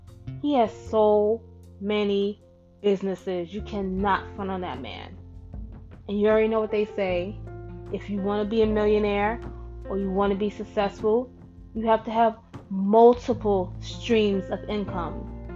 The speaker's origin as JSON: {"language": "English", "town": "New York City", "region": "New York", "country": "United States", "tie": "born or raised there", "also_born_or_lived": "Brooklyn / Queens", "said": "I'm from New York, New York City to be exact. Single female, 30 plus, girl, Black Hispanic mix. Mom's is from Brownsville. Dad is from Panama, but I grew up right here in Brooklyn and Queens."}